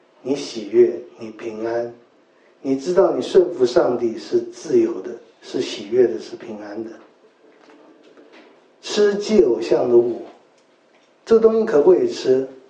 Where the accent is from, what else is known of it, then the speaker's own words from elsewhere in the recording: China; 我们中国人真的我觉得不认识真理，所以很不自由。